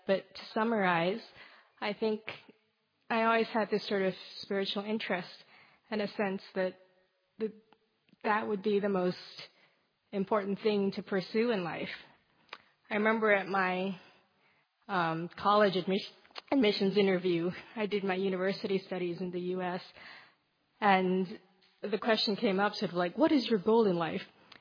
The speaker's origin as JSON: {"language": "English", "country": "Philippines", "tie": "born or raised there", "said": "I grew up in the Philippines, actually, although by passport I am Thai and my parents are Thai. I was born and raised mostly in the Philippines"}